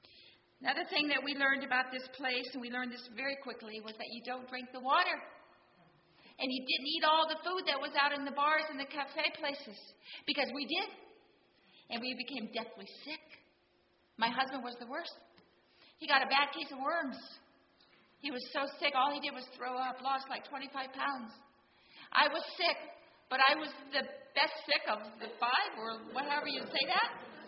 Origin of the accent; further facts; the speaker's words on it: Pennsylvania, United States; I'm from Western PA, I can say this.